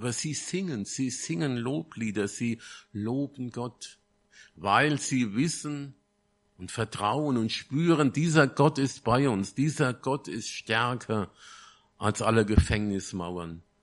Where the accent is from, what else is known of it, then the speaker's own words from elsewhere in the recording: Groß-Zimmern, Hesse, Germany; Ich komme aus Großzimmern.